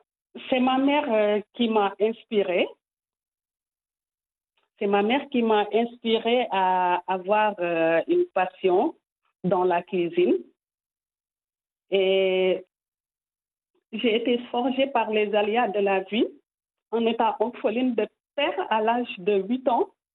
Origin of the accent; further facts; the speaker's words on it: Senegal; now in Marseille, France; la variété de plats traditionnels que nous avons chez nous au Sénégal et qui est aussi à la demande des clients ici à Marseille.